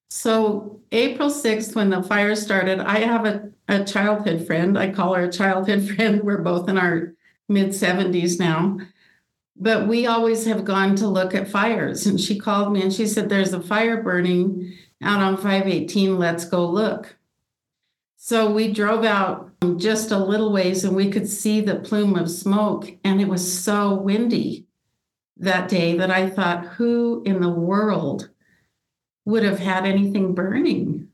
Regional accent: New Mexico, United States; also born or lived in Iowa; We moved here from Iowa in 1957. I was a small child at that time. So all of my memories are of northern New Mexico.

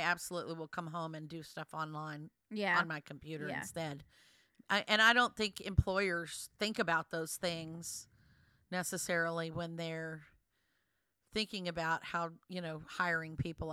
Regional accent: Lubbock, Texas, United States; that's very similar to my experience growing up in Lubbock.

